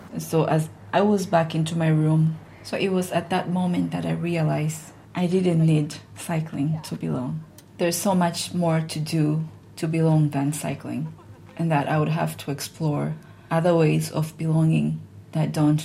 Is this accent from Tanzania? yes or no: yes; Tanzania; moved away as an adult; now in Jyväskylä, Finland; I am from Tanzania. I came to Finland in 2015 as a master's student at the University of Jyväskylä, and I've been living here in Jyväskylä ever since.